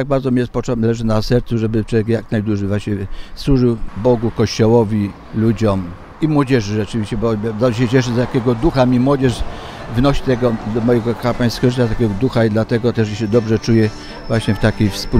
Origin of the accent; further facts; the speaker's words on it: Koźmin Wielkopolski, Greater Poland Voivodeship, Poland; Ja z Koźmina te pochodzę, to mam dom rodzinny, jestem na ojcowiźnie, jestem emerytem już 3 lata